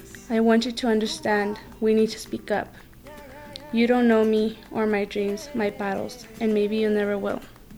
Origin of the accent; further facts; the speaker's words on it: Moquilla, Mexico; also born or lived in Juarez; I am from Mexico, and well, I was born in Juarez, but I was raised in Moquilla